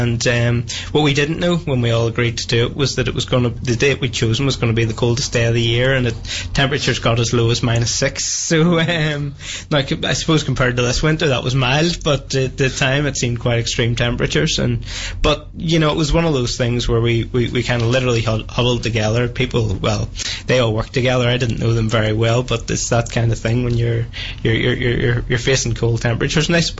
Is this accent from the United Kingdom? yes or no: yes; Dundonald, Northern Ireland, United Kingdom; I grew up originally in Dundonald in East Belfast. Sort of went to school in East Belfast, you know, by and large. Sort of spent my time around there and then went to Queen's University.